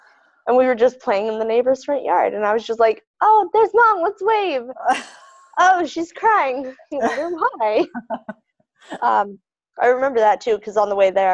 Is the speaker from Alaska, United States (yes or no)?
yes; Willow, Alaska, United States; born there; I was born in Willow, Alaska, in a hot tub in the middle of the living room.